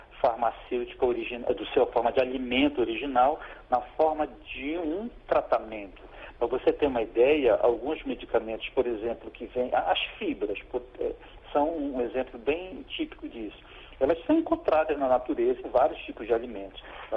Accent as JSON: {"language": "Portuguese", "region": "Pará", "country": "Brazil", "said": "a principal fonte é a castanha do Pará, né, de onde eu sou, do meu estado."}